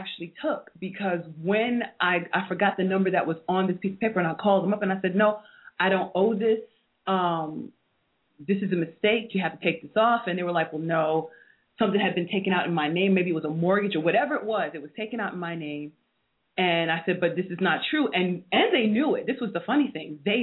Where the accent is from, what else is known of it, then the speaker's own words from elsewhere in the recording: New York City, New York, United States; No, I'm from Hell's Kitchen.